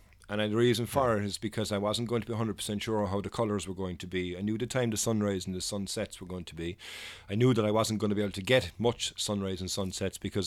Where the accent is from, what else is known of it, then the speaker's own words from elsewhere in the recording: Ireland; I am from Ireland. I'm a photographer. I'm here on vacation.